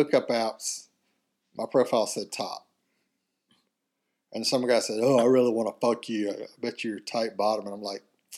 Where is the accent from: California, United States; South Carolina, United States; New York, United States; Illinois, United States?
South Carolina, United States; When I moved to the city 20 years ago, I was shocked at the reception I got from men. I grew up in South Carolina, where masculinity bled in the water supply.